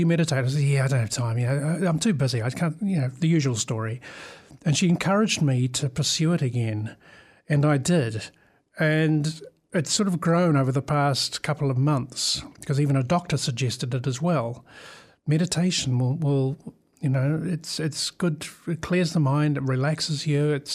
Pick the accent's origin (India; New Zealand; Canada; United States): New Zealand; Wellington; I grew up in Miramar in Wellington, and I'm now living in Miramar. I work in Miramar. My parents live in Miramar.